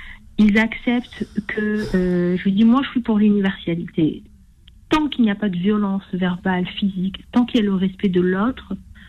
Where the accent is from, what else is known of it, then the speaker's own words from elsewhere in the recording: Algeria; On a été élevés en Algérie où moi j'ai grandi ici